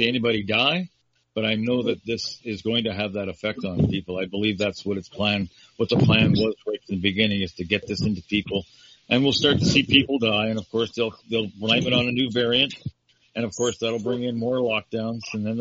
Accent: Toronto, Ontario, Canada; I was born and raised in Toronto. You know what? When I was growing up in Toronto, it was one of the greatest places in the world to grow up.

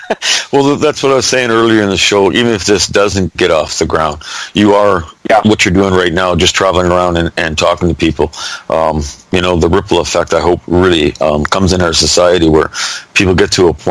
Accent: Toronto, Ontario, Canada; moved away as an adult; I was born and raised in Toronto. I stayed in Toronto until I was 18 years old and somebody told me to go west, so I did.

